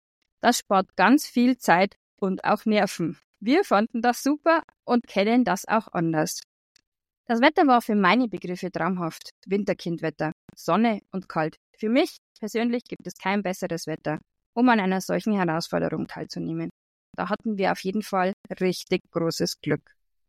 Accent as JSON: {"language": "German", "town": "Sulzbach-Rosenberg", "region": "Bavaria", "country": "Germany", "tie": "born or raised there", "said": "Das ist Fahrzeit ungefähr 1:10 von meiner Heimatstadt Sulzbach-Rosenberg entfernt."}